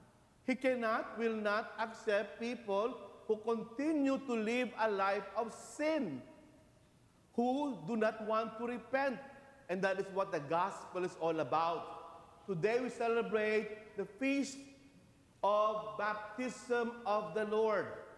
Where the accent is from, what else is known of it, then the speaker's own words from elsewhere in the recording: Philippines; English is a second language; now in United States; since I'm from the Philippines, should I love the Filipinos more than others?